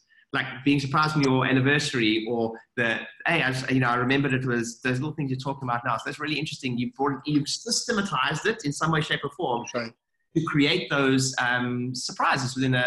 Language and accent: English; South Africa; I'm a South African